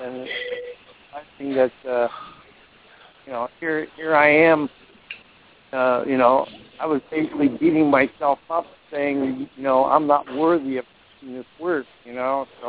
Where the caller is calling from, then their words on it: Ithaca, New York, United States; in Ithaca.